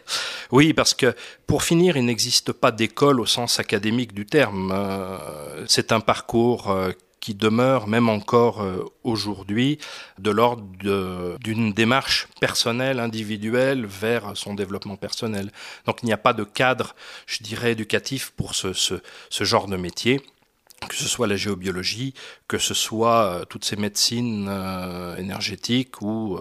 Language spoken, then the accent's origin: French; Auvergne-Rhône-Alpes, France; je suis arrivé dans le pays de Gex à l'âge de 8 ans, mon père étant fonctionnaire international au CERN, et j'ai grandi ici dans le bassin lémanique